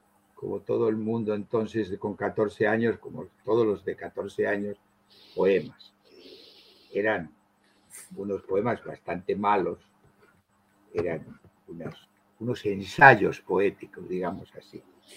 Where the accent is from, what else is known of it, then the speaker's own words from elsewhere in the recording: Buenos Aires, Argentina; Yo nací en Buenos Aires en 1946, en diciembre del 46. O sea que este diciembre, ahora tengo 75 años, puedo decir la edad. Me eduqué en la Argentina, claro, hice allí mi bachillerato